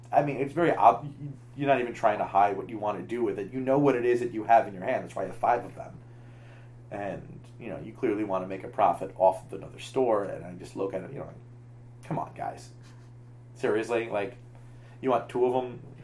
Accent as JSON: {"language": "English", "region": "New York", "country": "United States", "also_born_or_lived": "Chicago", "said": "I mean, I'm from New York. I lived in Chicago for 15 years."}